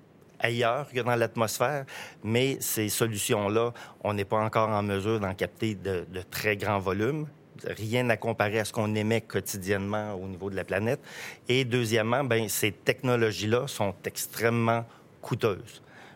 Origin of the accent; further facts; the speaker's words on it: Quebec, Canada; Moi, je suis originaire de l'Abitibi.